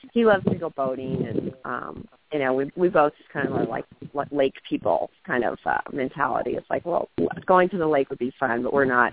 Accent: Midwest, United States; We're both from the Midwest, and we kind of have that same, you know, personality in common

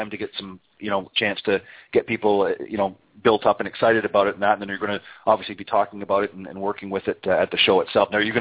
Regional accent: Canada; now in Florida, United States; As most of my listeners know by now, I'm originally from Canada, and I got a little tired of shoveling snow

